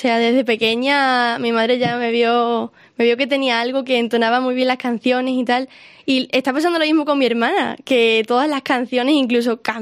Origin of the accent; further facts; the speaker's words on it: Extremadura, Spain; que me reconozcan como artista extremeña